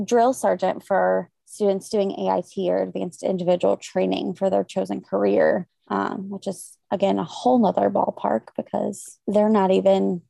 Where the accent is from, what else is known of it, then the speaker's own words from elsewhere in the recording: Missouri, United States; I was born and raised right outside of St. Louis, where I met my husband in college when he was reserves.